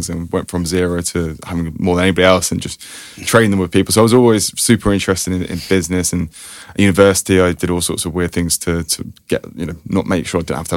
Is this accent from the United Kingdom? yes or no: yes; Birmingham, West Midlands, United Kingdom; So I grew up in Birmingham.